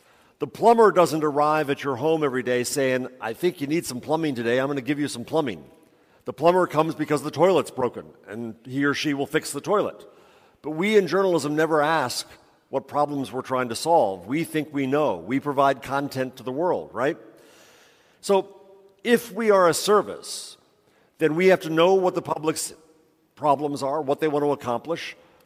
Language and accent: English; New York, United States; It's very hard for me as a New Yorker